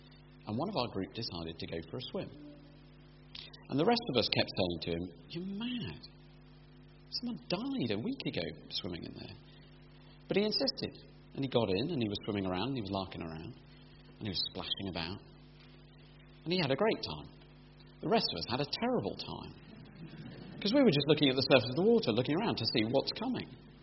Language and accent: English; United Kingdom; we're British, most of us